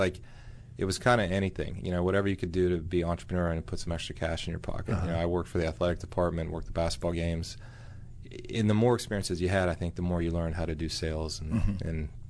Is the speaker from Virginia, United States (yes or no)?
yes; Roanoke, Virginia, United States; I grew up in Roanoke, Virginia, and he was a doctor there